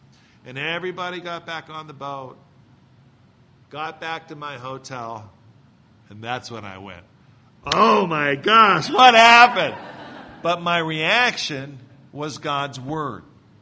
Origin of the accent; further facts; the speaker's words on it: California, United States; I grew up in the Bay Area. I was there in the 60s.